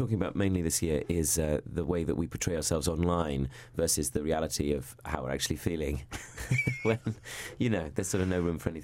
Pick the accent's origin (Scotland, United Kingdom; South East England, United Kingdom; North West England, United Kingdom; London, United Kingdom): London, United Kingdom; I'm from London.